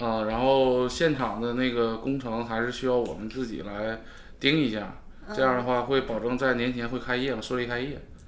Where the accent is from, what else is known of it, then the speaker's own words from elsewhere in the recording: Northeast China, China; 作为东北人真的是太爱吃烧烤了